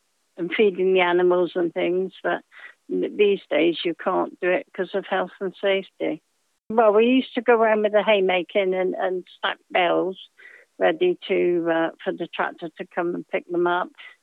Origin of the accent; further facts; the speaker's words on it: South West England, United Kingdom; now in Yeovil, United Kingdom; 69 this year. I've grown up in the West Country mainly, because I was born at Hook near Bedminster. My dad was a farm worker, and so we travelled around different farms and things, and we lived on different farms.